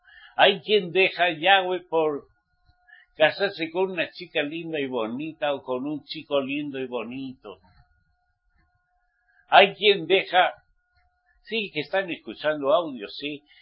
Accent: Spain; yo soy español, aunque soy israelita redimido por la sangre de Yahshua, pero español.

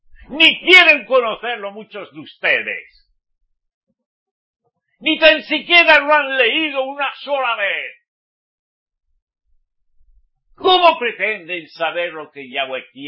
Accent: Spain; en mi país, que es España, donde se empezó el castellano a hablar

